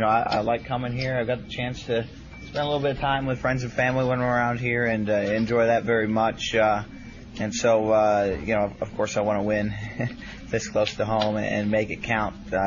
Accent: Rochester Hills, Michigan, United States; lived in very close to where I grew up in Rochester Hills.

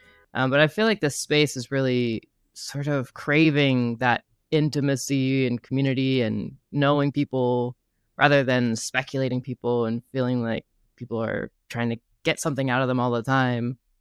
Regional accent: Pittsburgh, Pennsylvania, United States; now in Los Angeles, United States; I'm from Pittsburgh, so

